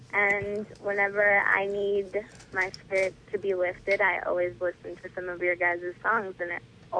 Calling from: Hesperia, California, United States; From Hesperia, California.

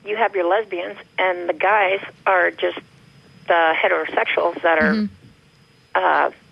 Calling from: Midwest, United States; I'm calling from the Midwest.

